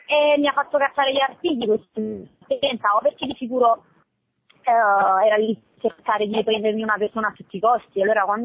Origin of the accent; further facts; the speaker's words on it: Naples, Campania, Italy; pure che siamo di Napoli, non ci siamo mai incontrati